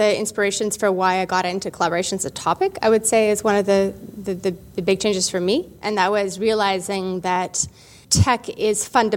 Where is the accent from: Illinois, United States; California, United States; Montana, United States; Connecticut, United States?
California, United States; San Francisco; San Francisco.